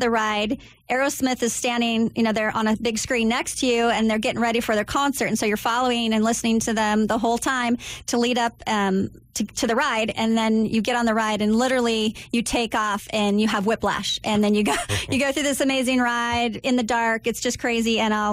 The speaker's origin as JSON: {"language": "English", "town": "San Jose", "region": "California", "country": "United States", "tie": "born or raised there", "said": "Growing up in San Jose, my sister Terry and I would have to walk from our house to the end of the road to our bus stop"}